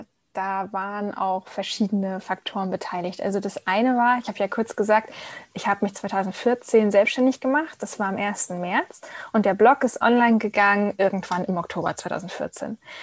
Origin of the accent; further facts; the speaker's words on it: Lübeck, Schleswig-Holstein, Germany; Ich bin momentan 32 Jahre alt. Ich komme aus Lübeck, aus dem hohen Norden